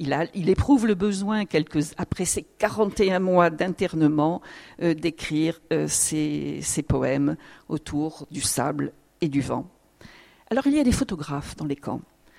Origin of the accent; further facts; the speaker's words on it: Catalonia, Spain; accent: Catalan; French is a second language; Alors, excusez-moi pour mon accent catalan